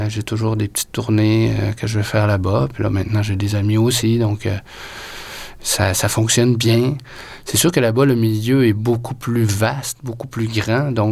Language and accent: French; Quebec City, Quebec, Canada; moi, je suis originaire de Québec. Donc, plus précisément de Sillery. Donc, on est d'une souche familiale.